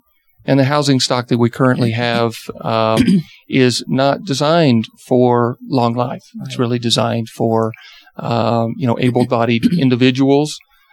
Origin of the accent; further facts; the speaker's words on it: Georgia, United States; accent: Georgia; I'm originally from Georgia, so I'm sure everyone out there hear a little bit of a Georgia accent.